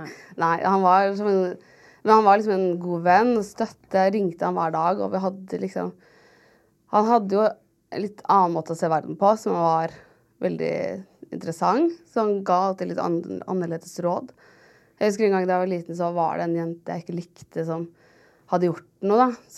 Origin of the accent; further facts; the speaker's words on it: Oslo, Norway; Ja, jeg vokste opp, jeg fra Oslo, så jeg vokste opp liksom, ved Nordberg-området, og det heter jo egentlig Gaustad